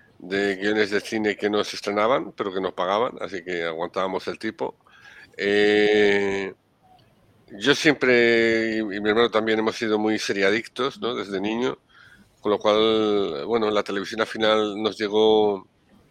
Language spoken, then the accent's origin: Spanish; Madrid, Community of Madrid, Spain; cuando creces en un barrio periférico como yo, que crecí en Usera, donde todavía vivo en Madrid